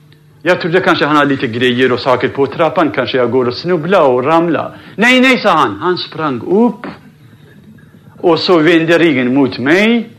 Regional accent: Sulaymaniyah, Sulaymaniyah Governorate, Iraq; now in Sweden; Alldeles nyss jag har varit i mina hemtrakter, kom hem bara för 3 veckor sedan i Suleimanie.

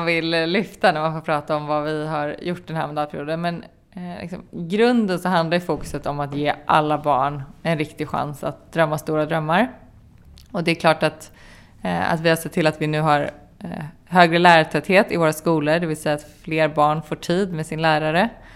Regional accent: Stockholm, Stockholm County, Sweden; Jag är uppvuxen i Tensta ute på Järvafältet.

